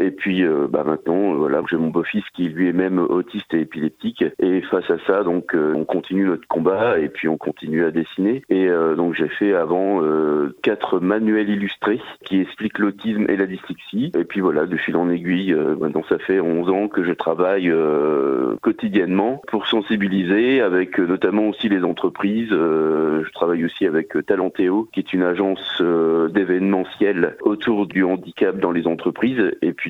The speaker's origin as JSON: {"language": "French", "region": "Hauts-de-France", "country": "France", "said": "que je suis Picard, donc je suis pas du tout anglais ou américain"}